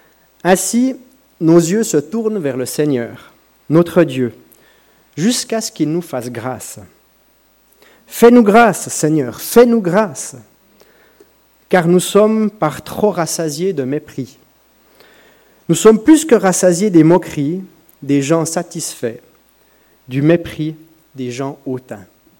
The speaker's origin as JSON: {"language": "French", "country": "Switzerland", "said": "ça nous parle particulièrement en tant que Suisse"}